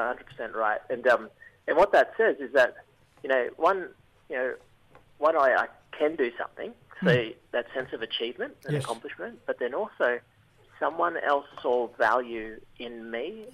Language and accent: English; New South Wales, Australia; also born or lived in Victoria; And then my father's from New Island Province in Papua New Guinea, but I actually grew up in Tabawai Gomeroi country.